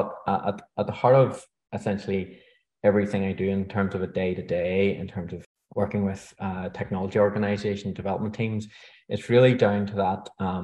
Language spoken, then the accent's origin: English; Belfast, Northern Ireland, United Kingdom; Yeah, so born and raised in Belfast and done my GCSEs and A-levels in computing IT along with a few other subjects